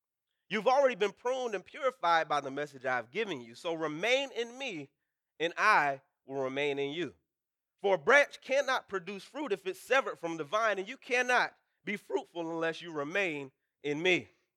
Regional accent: North Carolina, United States; I mean, I grew up in North Carolina in the country, but I didn't really like bugs like that.

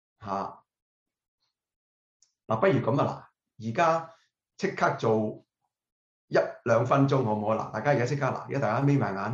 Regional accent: China; 我哋中國人講入神啊嘛

